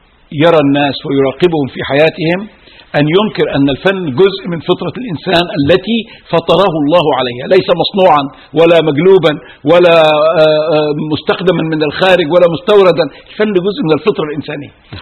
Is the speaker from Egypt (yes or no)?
yes; Egypt; في بلدنا مصر